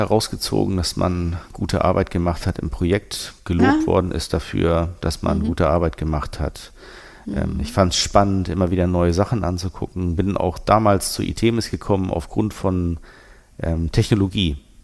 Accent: Northern Germany, Germany; Ich komme ja aus Norddeutschland

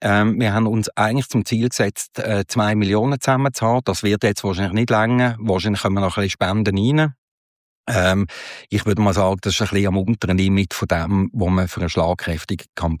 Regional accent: Basel, Basel-Stadt, Switzerland; ich bin in Basel aufgewachsen.

